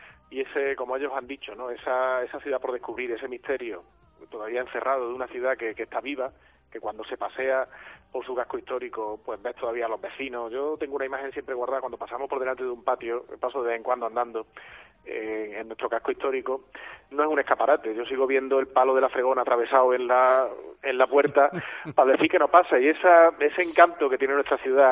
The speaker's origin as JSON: {"language": "Spanish", "town": "Córdoba", "region": "Andalusia", "country": "Spain", "tie": "born there", "said": "Siendo cordobés de nacimiento y alcalde de esta maravillosa ciudad"}